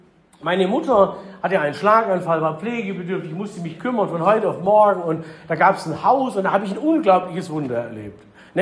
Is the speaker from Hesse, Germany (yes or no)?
no; Baden-Württemberg, Germany; Ich bin ja Schwabe, den kannten wir schon lange.